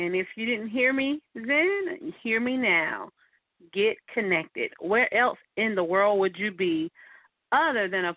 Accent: Mullins, South Carolina, United States; I started working with a few people back in my hometown. I did not live there at the time. However, I was about 2.5 hours away. And I would travel to South Carolina every other week

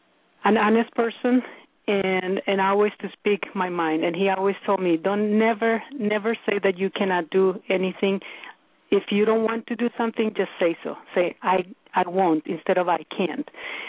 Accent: Mexico; I was born and raised in Mexico. I don't want to say to a middle class family because we were not middle class.

